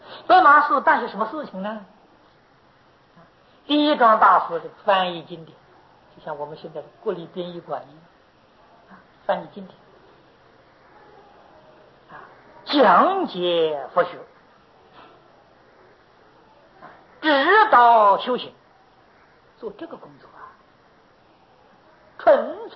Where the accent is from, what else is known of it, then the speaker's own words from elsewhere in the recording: China; 我们中国人厚道嘛